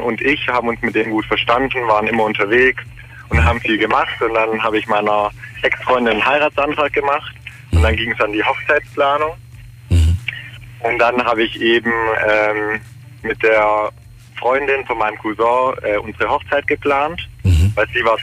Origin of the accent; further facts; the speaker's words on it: Spain; Ich bin Spanier, ja.